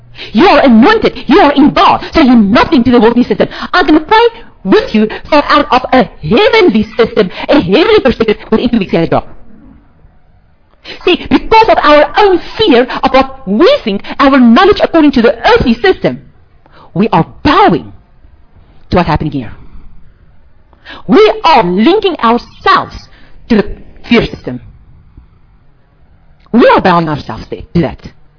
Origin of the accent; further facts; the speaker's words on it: South Africa; The world is stunned. We are South African say, oh, nothing happened.